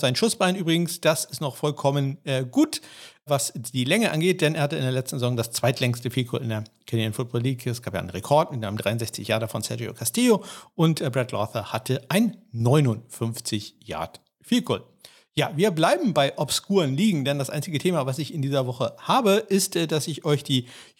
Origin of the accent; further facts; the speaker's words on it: Germany; ich bin ja Deutscher